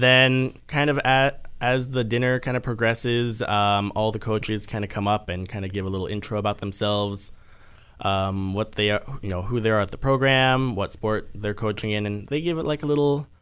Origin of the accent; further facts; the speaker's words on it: Thailand; also born or lived in Hong Kong; So we moved to Thailand because that's just kind of where my mom's family were at.